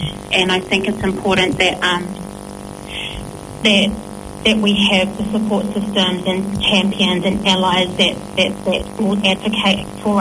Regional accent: Auckland, New Zealand; So I was born and bred in Glen Innes, Auckland, did most of my schooling at St. Pius Primary and then continued on to St. Mary's College.

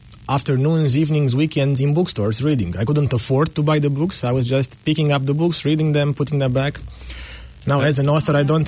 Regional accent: Romania; English is a second language; I grew up in Romania in in the first years after communism

